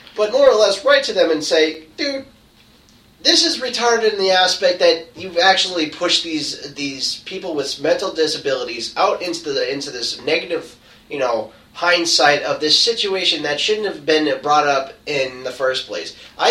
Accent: Boston, Massachusetts, United States; accent: Boston; we felt that as a Bostonian, that is like a rite of passage of saying retard.

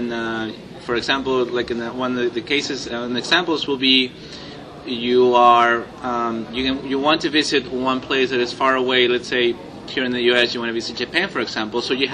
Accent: Peru; English is a second language; now in United States; I'm not from the U.S., I'm from Peru

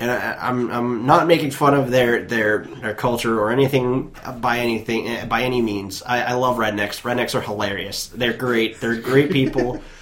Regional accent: Boston, Massachusetts, United States; I'm a Bostonian going, oh, what the fuck?

